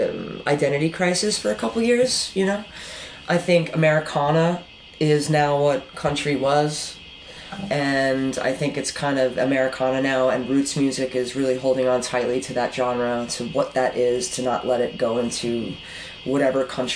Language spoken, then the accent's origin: English; New Jersey, United States; I grew up in New Jersey, so hardcore. New Jersey hardcore, like, scene was a thing.